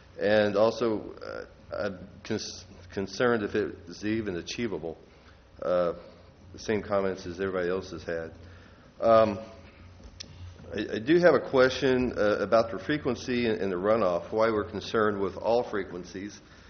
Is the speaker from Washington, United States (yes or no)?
no; Texas, United States; moved away; also born or lived in Maryland; I've been in California for about 15, 16 years. I've moved around the country. I came originally from Texas.